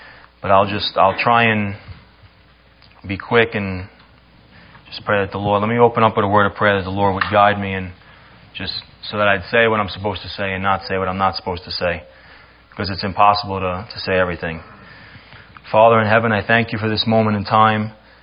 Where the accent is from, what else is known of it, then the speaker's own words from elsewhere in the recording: Staten Island, New York, United States; I went to Monsignor Farrell High School on Staten Island, and I grew up in the Catholic Church, always with a strong faith in God